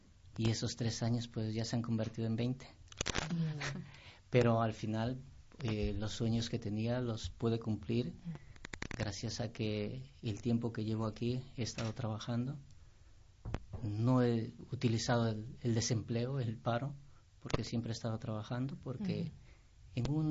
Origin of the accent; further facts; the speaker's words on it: Ecuador; moved away as an adult; soy de Ecuador. Tengo 39 años ya. Llegué aquí con 19 años en el año 2003. Es decir, llevo ya 20 años aquí en el territorio.